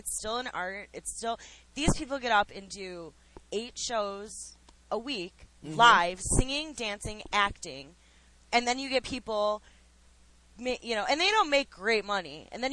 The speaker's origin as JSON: {"language": "English", "country": "Canada", "said": "Well, not like, I don't have citizenship, but I'm Canadian."}